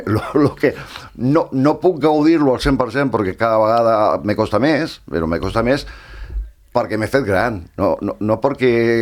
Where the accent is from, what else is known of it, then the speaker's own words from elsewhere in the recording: Barcelona, Catalonia, Spain; now in Calella, Spain; Jo tampoc no soc fill de Calella, jo soc de Barcelona. I, bueno, me vaig venir aquí, vaig agafar un pis per dir, bueno, vindré cap de setmana, i m'he quedat.